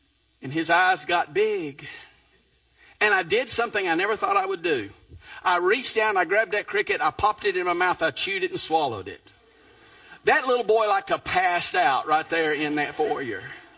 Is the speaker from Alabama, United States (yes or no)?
yes; Piedmont, Alabama, United States; I remember as a kid growing up in Piedmont, Alabama, that there was a spot out on the bypass there in Piedmont